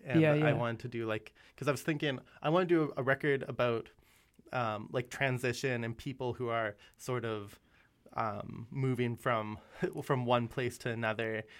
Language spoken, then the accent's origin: English; Vancouver, British Columbia, Canada; I don't think, oh, I'm like a Canadian musician or a Vancouver musician or Pacific Northwest musician or whatever, you know?